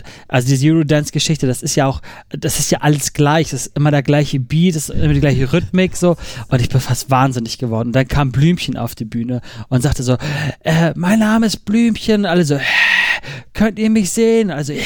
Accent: Hamburg, Germany; also ich komme aus Hamburg

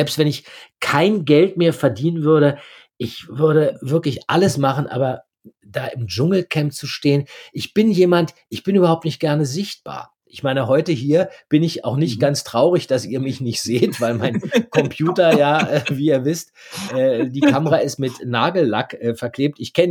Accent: Berlin, Germany; Als Berliner hatte man da immer ganz gute Karten.

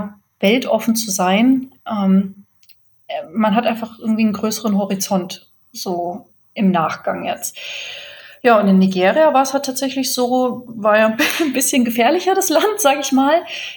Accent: Ghana; also born or lived in Germany / Togo; Also ich wurde in Deutschland geboren und dann ist meine Mutter direkt, da war ich so 5-6 Monate alt, nach Afrika zurückgegangen. Da waren wir erst in Ghana und Togo. Und dort haben wir tatsächlich in einem Container gelebt. Mitten im Dschungel, auf der Baustelle.

